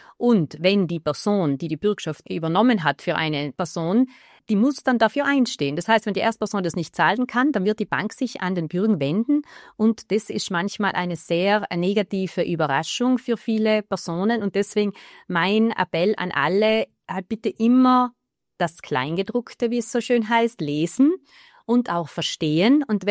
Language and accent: German; South Tyrol, Italy; nicht in meiner Heimatgemeinde, wo ich aufgewachsen bin und das wäre jetzt Bad Schins, sondern im Unterland in Neumarkt.